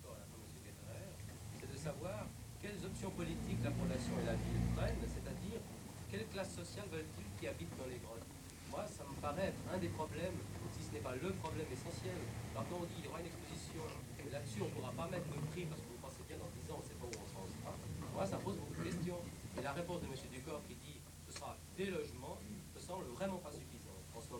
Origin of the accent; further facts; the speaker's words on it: Carouge, Geneva, Switzerland; je suis de Carouge